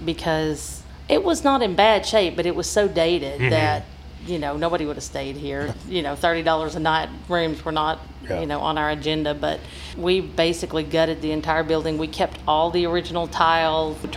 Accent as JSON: {"language": "English", "region": "Texas", "country": "United States", "tie": "born or raised there", "said": "So growing up in Texas, I came here with family."}